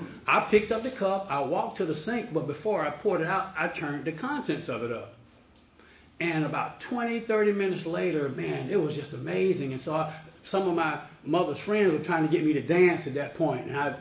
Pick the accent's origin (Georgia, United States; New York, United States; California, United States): Georgia, United States; Atlanta; I'm just a drunk and a crackhead from the west side of Atlanta. And I grew up in the Adamsville area. And I did a lot over on that side of town.